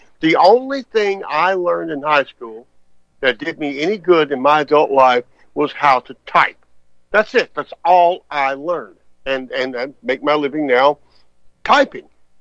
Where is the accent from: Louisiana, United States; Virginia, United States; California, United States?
Louisiana, United States; When I grew up in Louisiana, the black family was the benchmark.